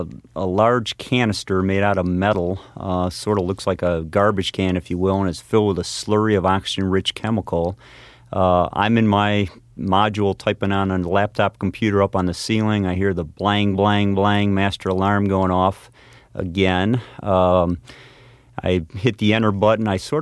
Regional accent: United States; The cultural barrier and, you know, them being Russian and me being American, you know, you can't ask, you know, how the Red Wings did last week

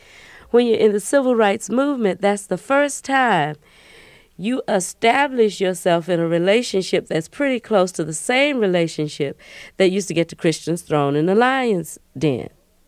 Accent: Albany, Georgia, United States; I grew up in Albany. I never knew that there was anything different about the choral congregational style in Albany.

